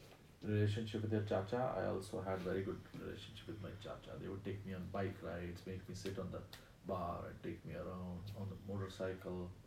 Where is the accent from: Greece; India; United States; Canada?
India; Kolkata, West Bengal; born there; I was born in 1972 in one of India's most populated cities, Calcutta.